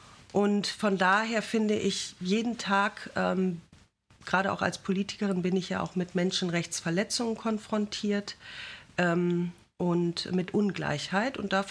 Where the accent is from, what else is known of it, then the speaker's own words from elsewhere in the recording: Bramsche, Lower Saxony, Germany; Ich selbst komme auch aus Bramsche. Ich weiß gar nicht, ob ihr alle aus Bramsche seid, aber ich bin in Bramsche geboren